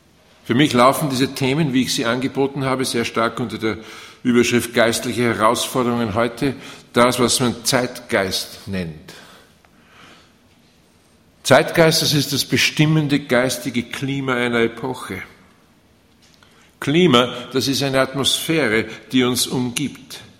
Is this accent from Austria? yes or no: yes; Austria; accent: Austrian; Von meinem Dialekt spreche ich eigentlich nicht, denke ich, aber von meiner eingefärbten Hochdeutsch ist das Österreichisch ganz klar, denke ich, herauszuhören.